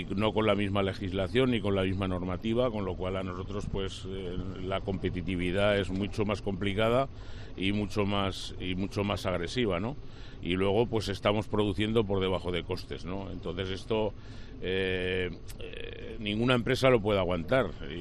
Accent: Villafranca de Ebro, Aragon, Spain; Bueno, pues somos de la ribera media-baja, que es Villafranca de Ebro.

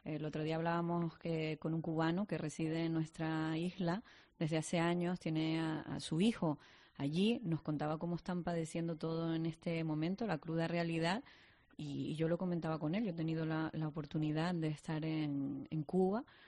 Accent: Canary Islands, Spain; como canarios que somos

